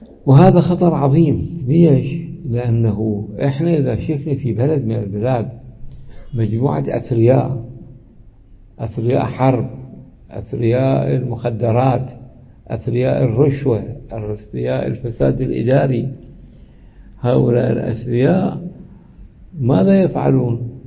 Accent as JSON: {"language": "Arabic", "country": "Iraq", "said": "عندنا في العراق وعندنا في مناطق أخرى ناس صاروا اختل الوضع الأمني والوضع الحكومي فصاروا تجار"}